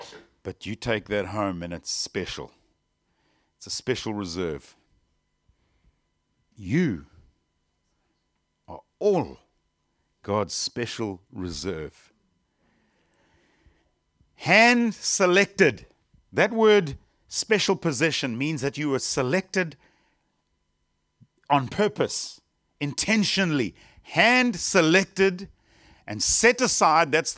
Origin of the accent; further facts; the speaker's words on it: South Africa; Now, I come from South Africa. We have wine in South Africa, we have vineyards down in the Cape